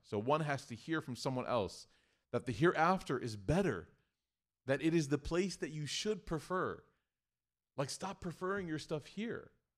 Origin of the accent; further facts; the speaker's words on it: Chicago, Illinois, United States; But anyway, so I'm from Chicago.